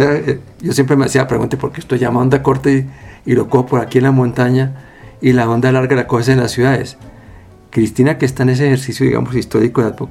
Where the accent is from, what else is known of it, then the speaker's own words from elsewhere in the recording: Bucaramanga, Santander, Colombia; En el pueblo mío, yo soy de Bucaramanga